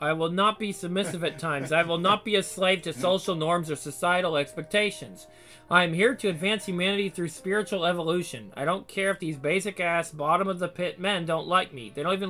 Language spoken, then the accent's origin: English; United States; Sorry for being an American and knowing that I can defend myself against ugliness.